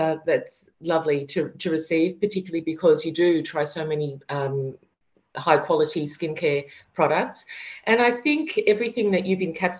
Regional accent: Melbourne, Victoria, Australia; We're from Melbourne, Australia, and we have, a lovely home near the beach

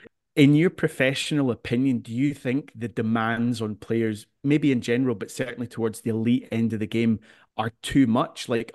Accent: Scotland, United Kingdom; I think for us as Scottish football fans, Phil O'Donnell is the most shocking.

